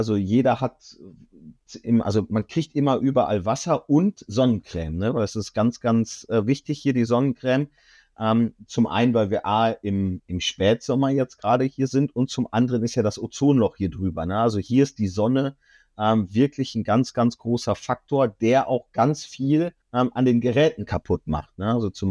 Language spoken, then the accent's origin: German; Germany; gibt's bei uns in Deutschland auch.